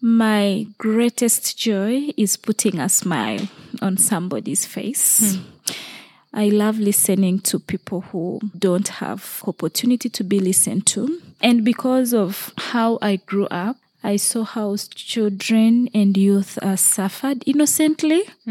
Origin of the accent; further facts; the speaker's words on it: Western Region, Uganda; Yes, I grew up in Uganda, in western part of Uganda. I am from a family of seven. I am the first girl of the home, the first daughter.